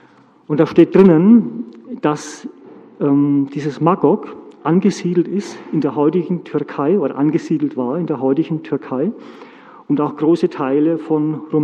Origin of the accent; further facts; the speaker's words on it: Germany; ich glaube, ich bin Deutscher